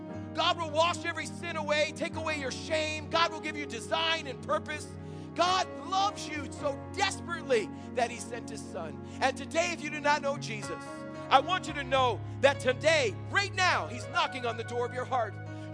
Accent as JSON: {"language": "English", "town": "Phillipston", "region": "Massachusetts", "country": "United States", "said": "And one day I decided to tell them where I came from. I came from Phillipston, Massachusetts. A little town, everybody knows your business. Outside of Boston."}